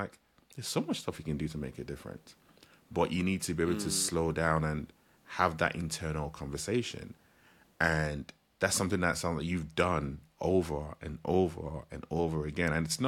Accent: the South, United States; your boy growing up in the South

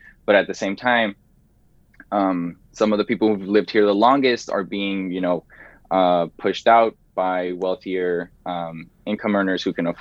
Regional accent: Oakland, California, United States; also born or lived in Mexico; I wasn't born here. I was born in Mexico, but I grew up undocumented in East Oakland, and now I'm going into college as a permanent resident, almost a citizen.

